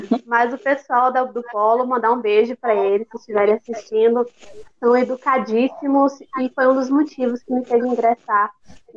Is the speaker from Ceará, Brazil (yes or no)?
no; Caratinga, Minas Gerais, Brazil; eu sou aqui de Caratinga, Minas Gerais